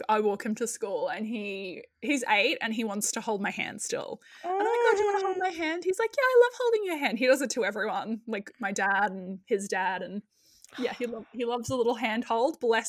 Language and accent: English; Australia; I say Vera because I'm Australian.